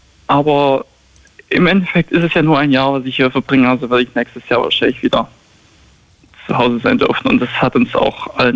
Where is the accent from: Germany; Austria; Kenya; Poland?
Germany; Stuttgart, Baden-Württemberg; also born or lived in Dresden; Ich komme aus Stuttgart. Und davor habe ich schon einige Zeit in Dresden meinen Bachelor gemacht